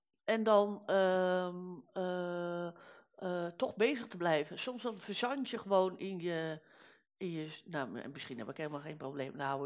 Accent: Rotterdam, South Holland, Netherlands; born there; now in Amsterdam, Netherlands; ik woon in Amsterdam. Maar ik ben in Rotterdam geboren.

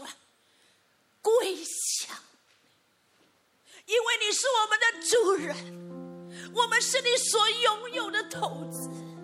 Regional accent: Taiwan; 我们在台湾长大这30年长大的孩子

